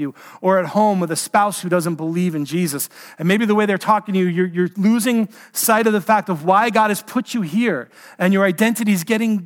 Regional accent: New York City, New York, United States; I walked into a kosher deli growing up in New York City and asked for a cheeseburger

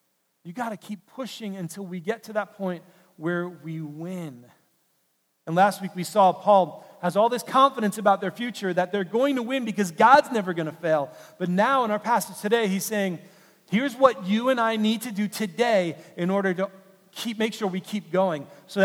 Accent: New York City, New York, United States; I grew up in New York City.

